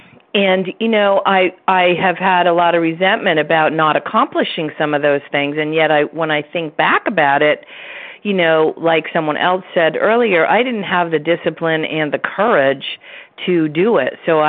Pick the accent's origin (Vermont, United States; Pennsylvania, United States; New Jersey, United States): Vermont, United States; First of all, we're both from Vermont, so I make that an immediate connection.